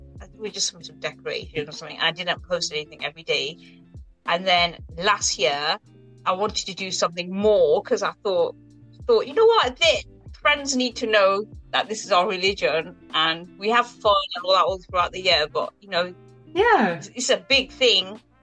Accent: England, United Kingdom; born there; I'm Indian, but I was born here in England.

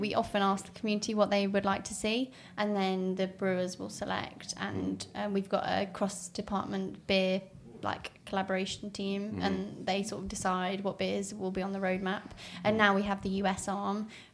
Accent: Derby, East Midlands, United Kingdom; I'm actually from Derby, so I'm officially a northerner.

